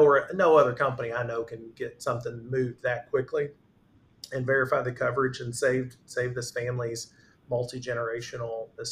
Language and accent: English; Bardstown, Kentucky, United States; I grew up in Bardstown, about an hour south of where we're at in southern Indiana, kind of bourbon capital of the world, so to speak.